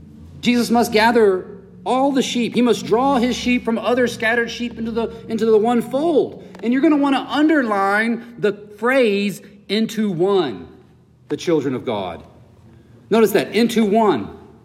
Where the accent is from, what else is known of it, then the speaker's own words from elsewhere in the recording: the South, United States; I love that I can because I'm from the South and we do it all the time.